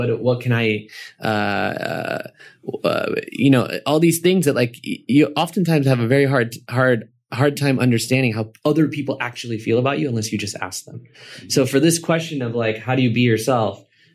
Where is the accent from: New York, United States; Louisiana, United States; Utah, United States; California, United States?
New York, United States; and I grew up in New York from when I was about, I think it was, 5 years old to about 12. And so probably partially a New Yorker myself